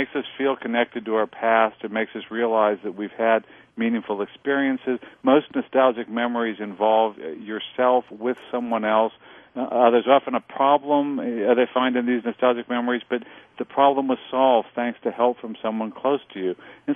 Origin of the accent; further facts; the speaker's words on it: Midwest, United States; also born or lived in Minneapolis, United States; I grew up somewhere in the Midwest.